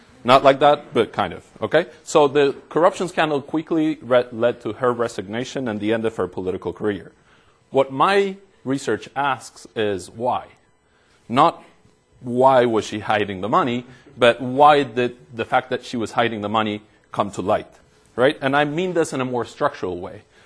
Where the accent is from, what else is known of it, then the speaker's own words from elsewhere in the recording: Argentina; let me actually start by telling you a very short story about Argentina, my home country.